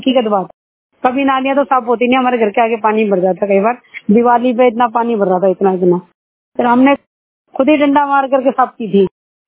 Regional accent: Nangloi, Delhi, India; मैं नांगलोई से हूँ। मेरा मकान नंबर 657 है, सैनी मोहल्ला नांगलोई गांव।

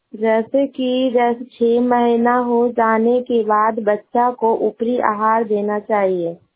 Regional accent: Chandwara, Bihar, India; मैं चंद्वारा ग्राम का निवासी हूँ। रहुई क्लस्टर रहुई ब्लॉक में मनोकामना सीएलए के अंतर्गत मैं संदीप पंचायत में सीएनआरपी के पद पर काम करती हूँ।

